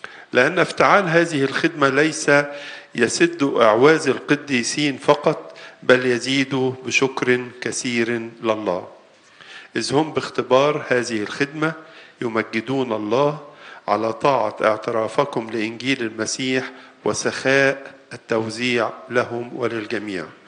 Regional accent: Egypt; نقدم لها تبرعات كلنا كمصريين وغير مصريين

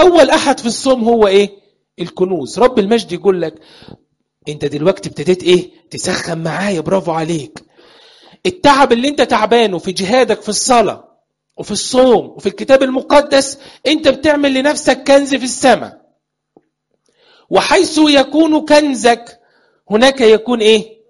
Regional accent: Sudan; moved away; الحاجة دي عشناها احنا. احنا اللي جايينكم من السودان.

